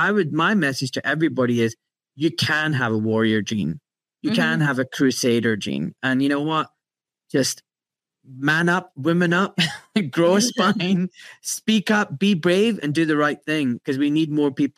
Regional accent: Glasgow, Scotland, United Kingdom; I grew up in Glasgow, a working class, blue collar town in Scotland, you know, known for its shipyards.

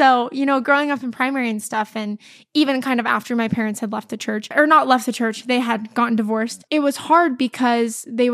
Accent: Provo, Utah, United States; In Utah. I grew up in Provo.

